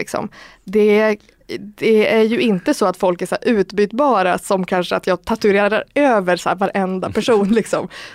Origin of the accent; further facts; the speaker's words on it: Umeå, Västerbotten County, Sweden; Jag bara, jag är från Umeå.